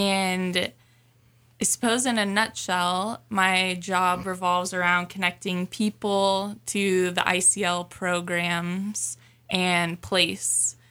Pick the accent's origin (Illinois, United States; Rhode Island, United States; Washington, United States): Washington, United States; Kirkland; I was born and raised in Kirkland, Washington, just a suburb of Seattle.